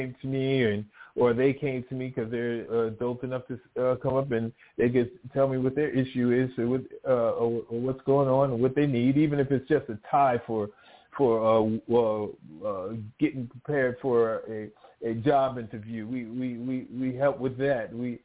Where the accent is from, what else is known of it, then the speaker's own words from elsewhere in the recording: New York, United States; moved away as an adult; I mean, I myself, I'm from Long Island, New York. I left New York and dating myself, 1978, and I joined the military.